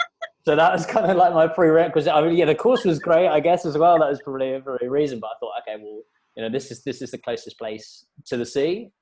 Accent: London, United Kingdom; also born or lived in Sydney, Australia; now in Portugal; I'm from London originally, and yeah. I was living over in Sydney for 7 years.

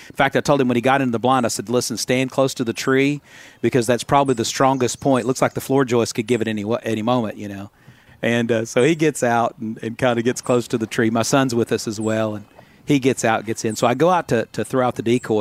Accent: Arkansas, United States; You know, growing up in Arkansas, I think part of the culture of our state has all been influenced by duck hunting.

